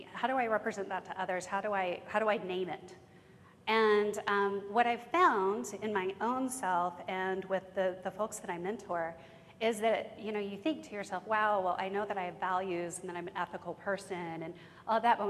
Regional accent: Alabama, United States; born there; I was born in Alabama, I call her mama.

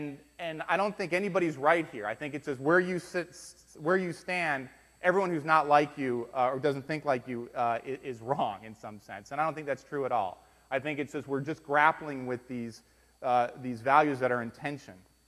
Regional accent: Miami, Florida, United States; moved away; I grew up in Miami, Florida. I haven't been back. I haven't lived there in probably 35 years.

